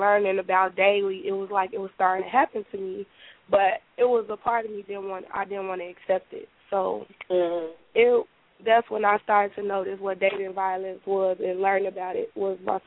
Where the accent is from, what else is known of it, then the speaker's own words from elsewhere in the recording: Chicago, Illinois, United States; I decided not to stay in my hometown, which is Chicago.